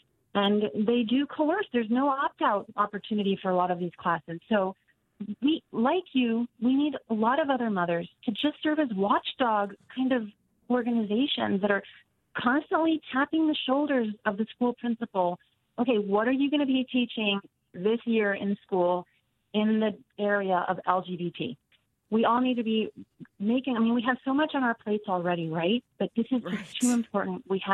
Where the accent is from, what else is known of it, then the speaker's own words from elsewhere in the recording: New Jersey, United States; In New Jersey, which is my home state, we have a pretty far left agenda now.